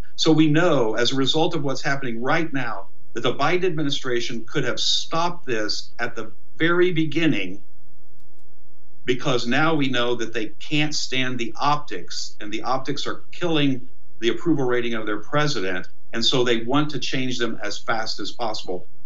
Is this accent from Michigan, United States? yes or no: no; Indiana, United States; I'm originally from Indiana. I served in the House of Representatives representing the 8th District of Indiana.